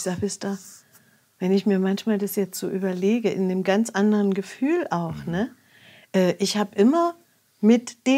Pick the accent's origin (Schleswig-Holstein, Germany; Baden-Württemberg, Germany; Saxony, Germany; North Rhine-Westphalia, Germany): Saxony, Germany; Plauen; ich komme ja aus Plauen